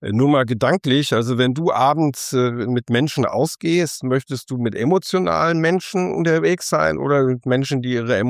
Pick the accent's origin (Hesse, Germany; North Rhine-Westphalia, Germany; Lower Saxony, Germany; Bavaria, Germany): Hesse, Germany; Frankfurt am Main; ich bin 56 Jahre alt, habe mit meiner Frau drei Kinder, lebe in Frankfurt. Die Kinder sind mittlerweile erwachsen und bin gebürtiger Frankfurter wie du.